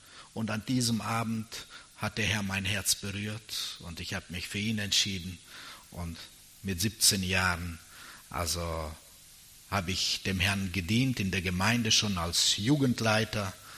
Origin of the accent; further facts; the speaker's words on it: Tajikistan; first language German; ich bin in Tadschikistan geboren, zu Hause haben wir alle Deutsch gesprochen, auf der Straße war Tadschikisch, Farsi und in der Schule war Russisch. Und so bin ich mit drei Sprachen groß geworden.